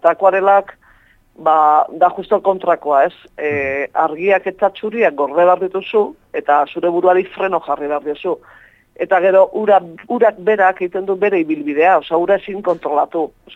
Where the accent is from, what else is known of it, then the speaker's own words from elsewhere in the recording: Zumarraga, Basque Country, Spain; also born or lived in Urretxu; bai zumarratara eta bai urretxuarra sentitzen nahi, zentzuten badirate, kriston borroka jasoko du gero